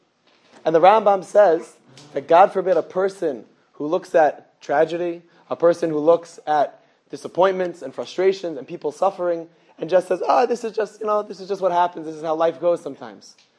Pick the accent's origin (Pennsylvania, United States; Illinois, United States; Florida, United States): Pennsylvania, United States; Philadelphia; When I was growing up, I grew up in Philadelphia. I did not attend the Philadelphia Yeshiva, but the high school I went to was right next door to the Philadelphia Yeshiva.